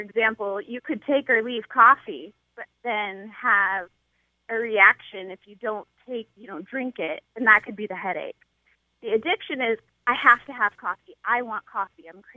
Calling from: Dover, United States

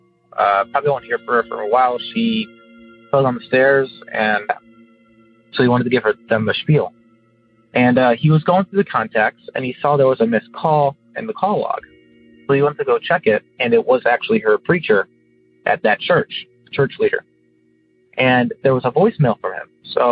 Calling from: Carol Stream, Illinois, United States

